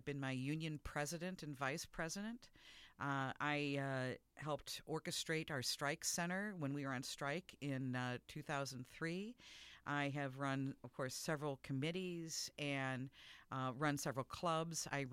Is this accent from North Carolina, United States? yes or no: no; Iowa City, Iowa, United States; Well, I'm actually from Iowa originally. I'm from Iowa City area, and I am the daughter of a small business owners.